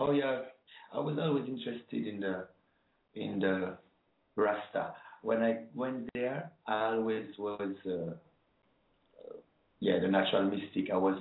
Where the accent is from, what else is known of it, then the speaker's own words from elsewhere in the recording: France; also born or lived in Rome, Italy; I was just born in Rome, but I was staying in France. My parents were just there when I was born.